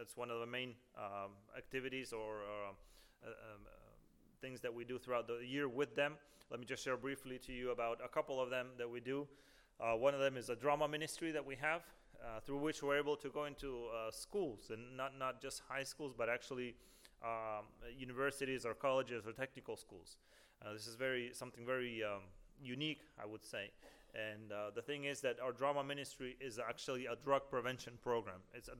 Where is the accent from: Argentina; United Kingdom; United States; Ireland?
Argentina; now in Ukraine; Originally, I'm from Argentina. I was born there, but my grandparents are of Ukrainian descent.